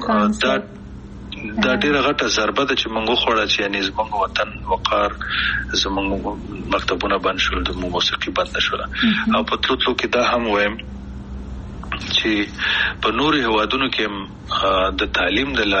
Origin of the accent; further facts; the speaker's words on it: Afghanistan; موږ کوم افغانان یو چې خپلې خپې وهو کنه موږ کوم پښتانه او پتیالي او نومیالي یو